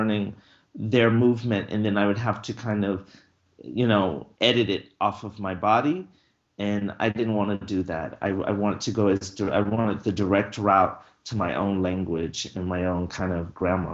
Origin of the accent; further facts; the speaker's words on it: Georgia, United States; This was growing up in Georgia.